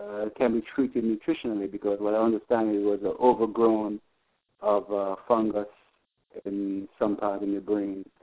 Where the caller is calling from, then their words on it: Miami, Florida, United States; Yes, Al, I need to I'm calling from Miami, Florida.